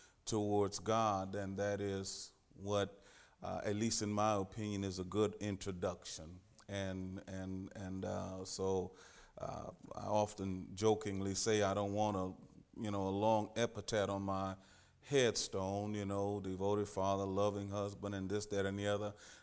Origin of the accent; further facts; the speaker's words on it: Louisiana, United States; simply because you all know I'm from Louisiana, and it looked like you fixed all of my Louisiana favorites.